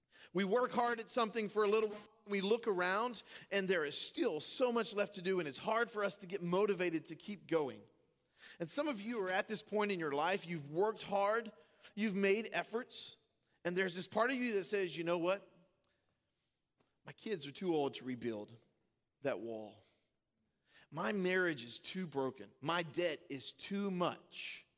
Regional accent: Louisiana, United States; moved away; We learned when we moved here from Louisiana, it was a shocking thing to me, that people water their grass in the winter, the fall.

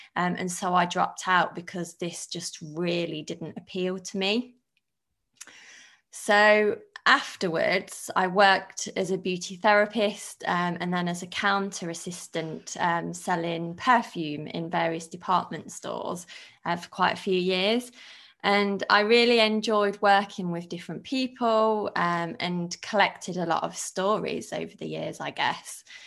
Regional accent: Leicester, East Midlands, United Kingdom; from a working class background and went to a really deprived inner city school in Leicester, which is my hometown.

